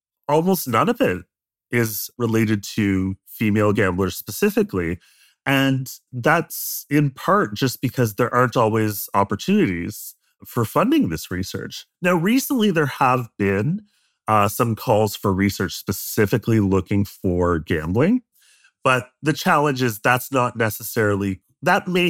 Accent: Sydney, Nova Scotia, Canada; my hometown, Sydney, Nova Scotia.

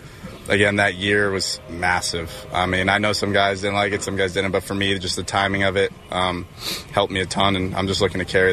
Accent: New England, United States; Yeah, all Boston sports, Patriots, everything Boston. That's what I grew up with.

